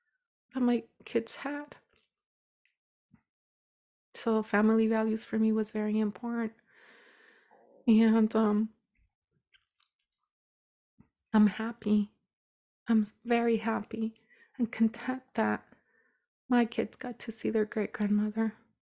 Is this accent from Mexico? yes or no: yes; Nayarit, Mexico; moved away; I come from the Sierra Madre, from a remote area in Nayarit